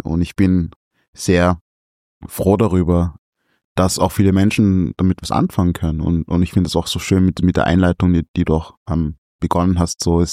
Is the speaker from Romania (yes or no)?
no; Salzburg, Austria; born there; Also ich bin geboren 1993 in Salzburg. Und natürlich war auch in der Zeit die Bevölkerung noch nicht sehr divers. Und ich bin jetzt 32